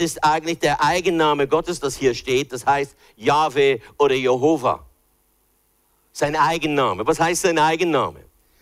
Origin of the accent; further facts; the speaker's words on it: United States; born there; first language en; German is a second language; meine Muttersprache ist ja Englisch, ich bin in Amerika geboren, ich habe ja erst später, mit 11 Jahren habe ich angefangen, dann Deutsch zu lernen.